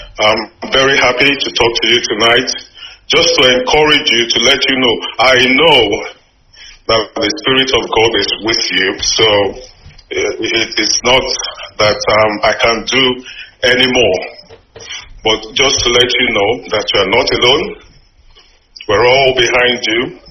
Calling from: London, United Kingdom; I'm calling you from South East London.

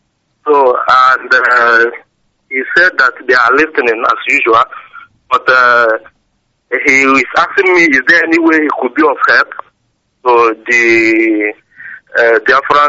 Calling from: Moscow, Russia; Yeah, I'm calling from Moscow, Russia.

